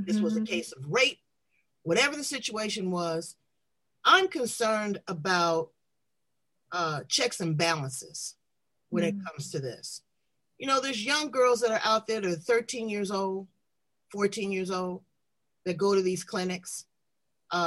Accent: Los Angeles, California, United States; I'm from South Central LA.

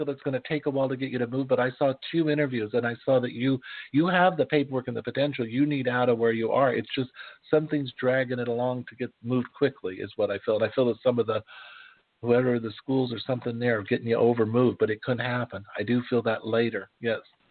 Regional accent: Wyoming, United States; born there

